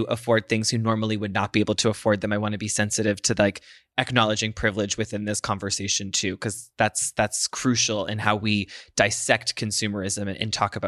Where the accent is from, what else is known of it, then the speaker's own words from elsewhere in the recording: United States; which it does feel inevitable to participate in consumerism as an American